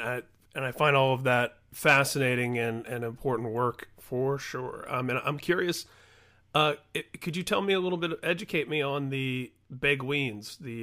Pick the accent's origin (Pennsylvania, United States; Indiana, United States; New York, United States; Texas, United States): Indiana, United States; I grew up in Indiana myself, so I think we have that Midwestern connection.